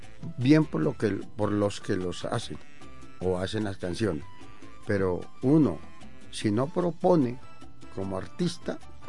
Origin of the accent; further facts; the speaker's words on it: Pasto, Nariño, Colombia; ¿Qué nos representa como pastusos, como nariñenses, dentro y fuera de nuestro país?